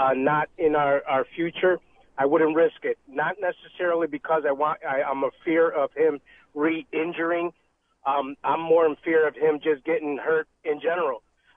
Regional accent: Chicago, Illinois, United States; now in Waukesha, United States; I was raised in Chicago, but I'm actually a Steelers fan, so I look at it at a different view, not just as a Packers fan. I reside here in Waukesha

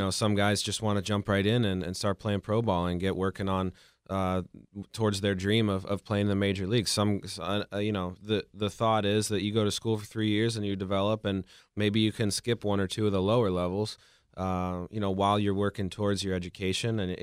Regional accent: New Jersey, United States; Yeah, no, growing up in New Jersey, the goal was everybody wants to go, you know, south and play in the ACC or the SEC

